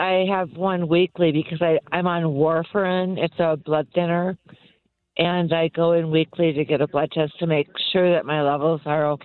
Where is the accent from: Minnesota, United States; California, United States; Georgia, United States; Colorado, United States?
Minnesota, United States; I'm from Minnesota originally, and lots of pipe organs there. But we had a little pipe organ in my home church, but here I play electronic organs.